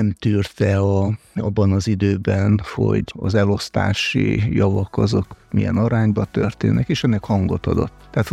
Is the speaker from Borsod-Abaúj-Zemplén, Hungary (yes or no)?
yes; Sátoraljaújhely, Borsod-Abaúj-Zemplén, Hungary; born there; Sátoraljó új helyen születtem 1956-ban